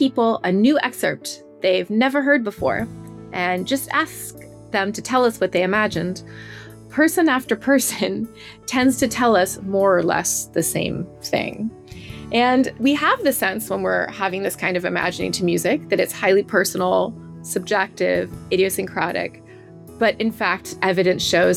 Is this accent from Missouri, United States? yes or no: yes; St. Louis, Missouri, United States; When I was very small, my parents, who were not musicians themselves, nevertheless took me, I grew up in St. Louis, Missouri, they took me to Powell Symphony Hall for a performance